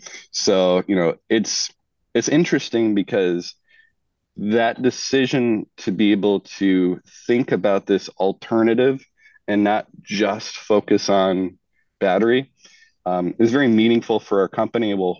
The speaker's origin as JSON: {"language": "English", "region": "Ohio", "country": "United States", "said": "Actually, in my home state of Ohio, there's a tremendous retooling happening right now."}